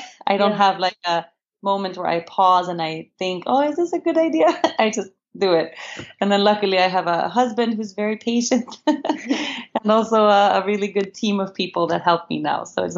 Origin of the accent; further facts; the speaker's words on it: Uppsala, Uppsala County, Sweden; moved away as an adult; also born or lived in Stockholm / Costa Rica; now in Aruba; I live in Aruba. I've been living here for almost a decade, but I am originally Swedish. I was born and raised in Uppsala and in Stockholm. And I decided to leave Europe and to leave Sweden when I was about 18 years old